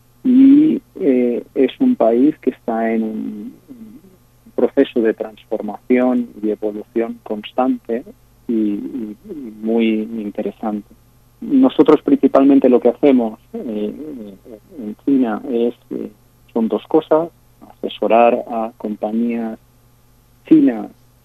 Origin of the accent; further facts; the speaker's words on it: Spain; Yo soy abogado de origen español